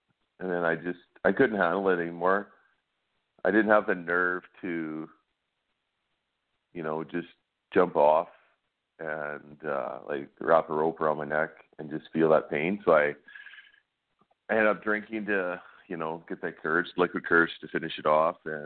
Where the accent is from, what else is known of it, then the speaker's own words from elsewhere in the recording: Lloydminster, Canada; I'm from Lloydminster. I work as a plumber